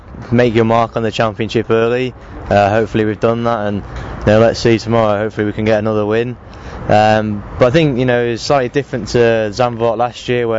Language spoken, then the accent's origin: English; East Midlands, United Kingdom; I'm from Lincolnshire. It's, you know, if people don't know the UK, it's about 2 hours north of London, so pretty central.